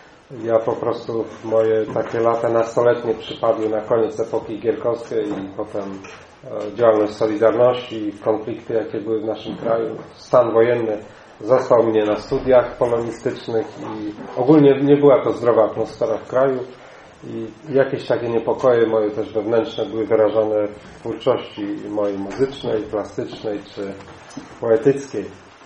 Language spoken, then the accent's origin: Polish; Toruń, Kuyavian-Pomeranian Voivodeship, Poland; now in Kozienice, Poland; bo ja z Torunia pochodzę. Od 5 lat jestem żonaty, mieszkam w Kozienicach, województwo mazowieckie, wschodnia część jego, niedaleko Radomia.